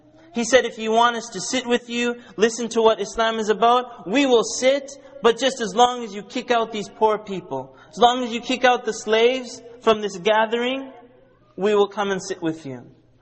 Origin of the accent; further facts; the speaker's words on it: the Prairies, Canada; When I was growing up in Canada, on the prairies, there weren't too many halal meat shops